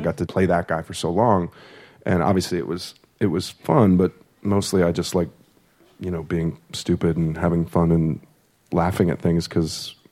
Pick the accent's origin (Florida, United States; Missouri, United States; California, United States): Missouri, United States; St. Louis; I'm from St. Louis, Missouri.